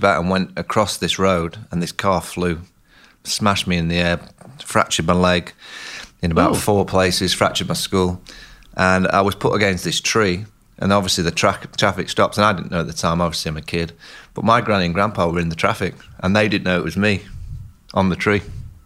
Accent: Sheffield, Yorkshire and the Humber, United Kingdom; also born or lived in Salford / Manchester; now in Australia; Yeah, I was born in Salford. And then I moved to Sheffield with my dad's job when I was eight or nine.

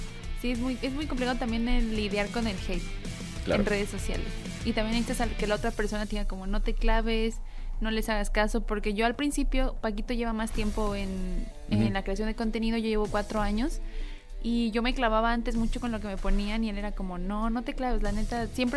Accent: Mexico; O sea, somos puros mexicanos, los jugadores son mexicanos y se va a jugar también en México.

